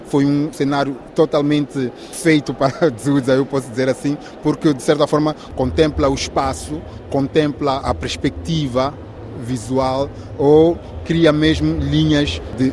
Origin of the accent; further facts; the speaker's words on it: Maputo, Maputo City, Mozambique; cidade de Maputo, da periferia da cidade de Maputo, na verdade.